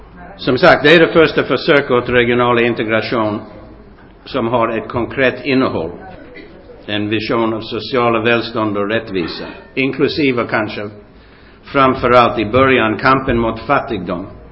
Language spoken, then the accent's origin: Swedish; Brooklyn, New York, United States; moved away as an adult; also born or lived in France / England; now in Sweden; Jag var född i Brooklyn, New York i 1935 och jag växte upp i USA, kom till Europa 1959, har bott i Frankrike, England och Sverige.